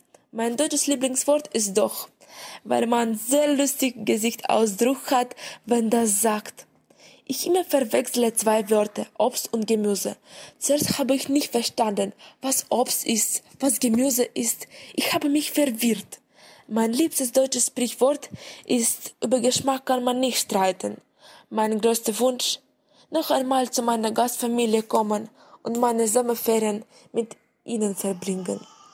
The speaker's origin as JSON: {"language": "German", "country": "Moldova", "second_language": "German", "said": "ich komme aus Moldawien. Ich habe Deutsch gelernt, weil es obligatorisch in meiner Schule war."}